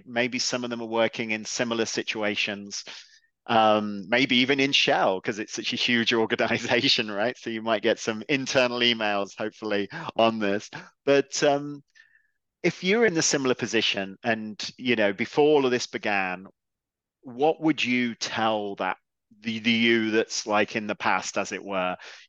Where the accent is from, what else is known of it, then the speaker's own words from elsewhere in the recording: England, United Kingdom; Obviously, I love tea, being English